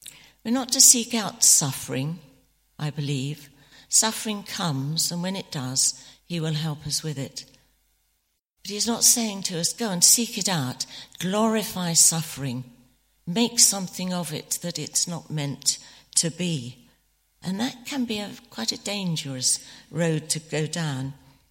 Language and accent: English; United Kingdom; not to think that it's our right because we're British and we've got more than other people, perhaps.